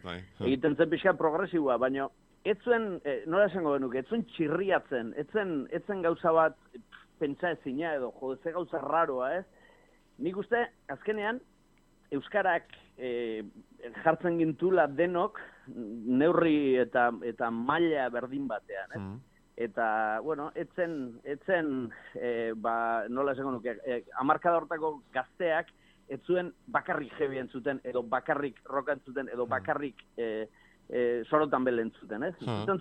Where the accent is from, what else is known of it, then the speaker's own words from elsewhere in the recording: Errenteria, Basque Country, Spain; ni aipatu duzuen bezala Errenteriakoa naiz